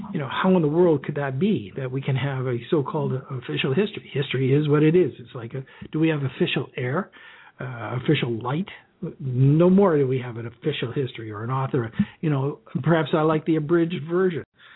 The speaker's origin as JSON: {"language": "English", "country": "Canada", "said": "it's rather difficult for me as a Canadian Mason, as a Mason here in the Grand Lodge of Canada"}